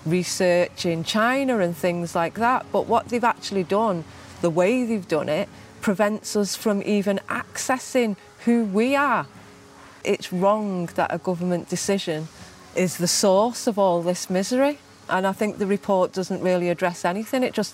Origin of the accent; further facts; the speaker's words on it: United Kingdom; I'm British, I'm part Chinese.